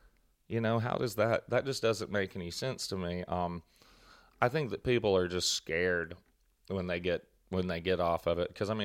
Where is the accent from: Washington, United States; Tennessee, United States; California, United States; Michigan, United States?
Tennessee, United States; Nashville; And, I'm not staying in Nashville forever. Sitting there watching my hometown be and it's being destroyed